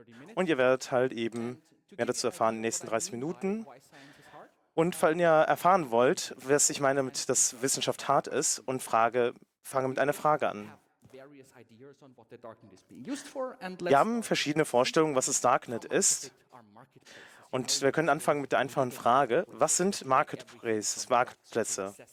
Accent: Austria; weil in Österreich, wo ich herkomme, ist halt eben ein Problem

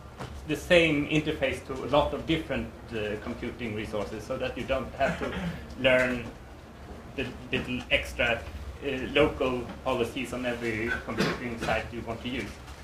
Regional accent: Uppsala, Uppsala County, Sweden; Okay, so I'm from Uppsala in Sweden

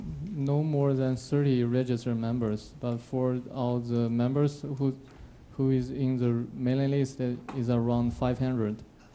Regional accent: Shenzhen, Guangdong, China; from Shenzhen, China, which is a city for we can find the electronic components very easily.

